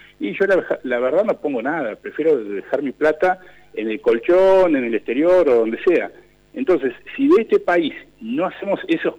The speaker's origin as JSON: {"language": "Spanish", "country": "Argentina", "said": "creo yo como argentino tenemos es que este país no te da garantía de nada"}